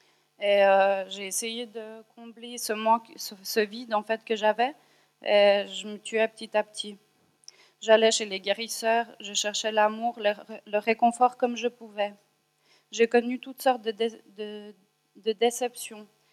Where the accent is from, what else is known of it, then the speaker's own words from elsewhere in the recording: Switzerland; born there; j'ai 27 ans. Je suis née en Suisse, d'origine des pays de l'Est.